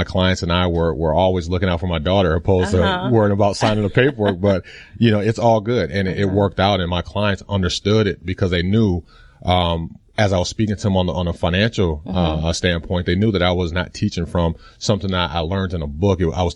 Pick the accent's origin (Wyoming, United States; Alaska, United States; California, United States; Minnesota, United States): Minnesota, United States; St. Paul; You know, I grew up in St. Paul, Minnesota, to a single mother, fatherless.